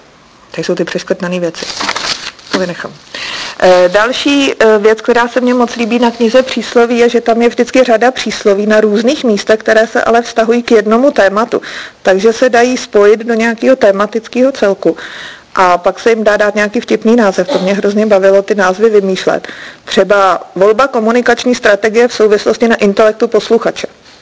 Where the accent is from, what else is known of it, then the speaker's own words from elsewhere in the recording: Plzeň, Plzeň Region, Czechia; Já jsem vyrůstala v Plzni